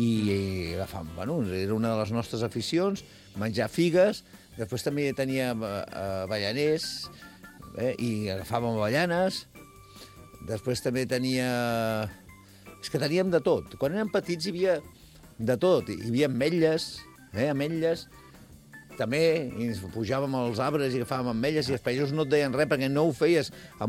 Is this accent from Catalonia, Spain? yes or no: yes; Sant Quintí, Catalonia, Spain; Jo de petit, a Sant Quintí